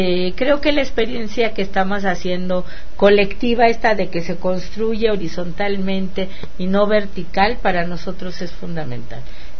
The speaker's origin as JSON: {"language": "Spanish", "town": "Álvaro Obregón", "region": "Mexico City", "country": "Mexico", "said": "Yo provengo de Álvaro Obregón y bueno, ahí es barranca tras barranca."}